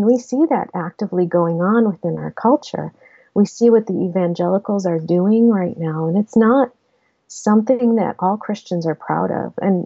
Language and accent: English; Flint, Michigan, United States; now in Detroit, United States; Actually, I come from Flint. And I was born in Flint and raised there. And I made it down to Detroit because I needed to work.